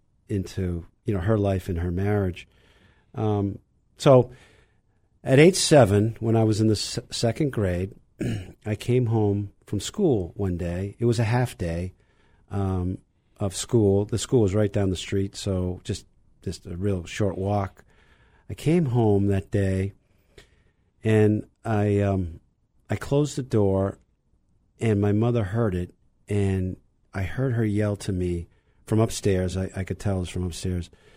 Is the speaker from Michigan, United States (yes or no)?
no; Burlington, Vermont, United States; So I grew up in Burlington, Vermont. I have an older brother and sister, and my father worked for the Episcopal Diocese of Vermont.